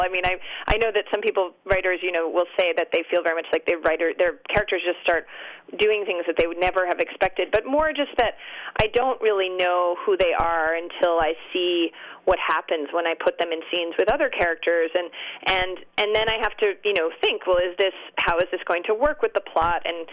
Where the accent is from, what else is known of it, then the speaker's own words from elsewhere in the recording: Gloucester, Massachusetts, United States; I grew up in Gloucester, Massachusetts, which is where this book is set